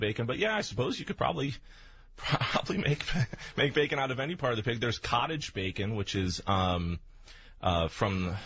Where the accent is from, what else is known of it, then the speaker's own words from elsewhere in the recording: Missouri, United States; I grew up down in Missouri